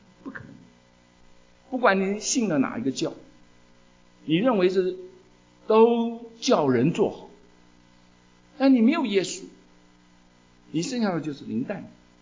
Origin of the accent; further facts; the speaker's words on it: China; 这种美国的笑话我们中国人是听不懂